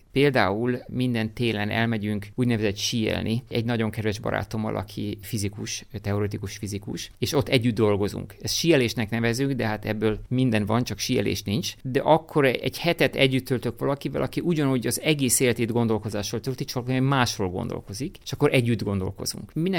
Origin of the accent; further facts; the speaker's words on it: Hungary; Magyarország, ahol én születtem, magyar vagyok